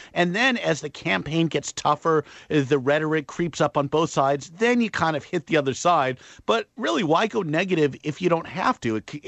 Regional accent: California, United States; I know I'm from Southern California.

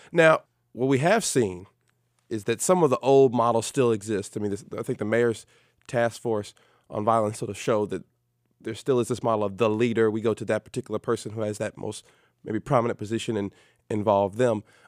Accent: Louisville, Kentucky, United States; at least my time growing up in West Louisville, people talk about all the time anyway.

